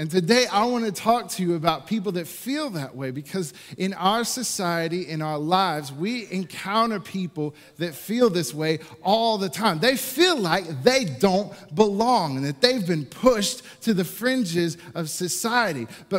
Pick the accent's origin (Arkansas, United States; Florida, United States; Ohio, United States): Arkansas, United States; Magnolia; But I am from Magnolia, Arkansas, which is deep down south.